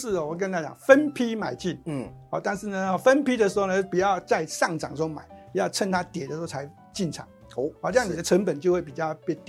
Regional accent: Taiwan; 那越弱越好，我们台湾人越开心。

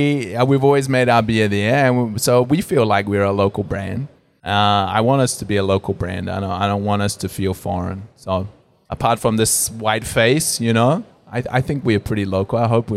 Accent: New Zealand; I'm a New Zealander

